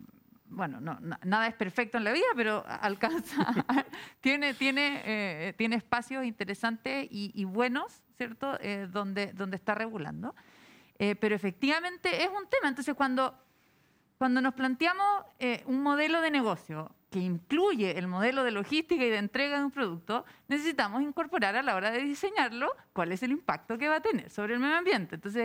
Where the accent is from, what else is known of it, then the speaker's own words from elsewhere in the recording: Viña del Mar, Valparaíso, Chile; De Viña, yo soy de Viña.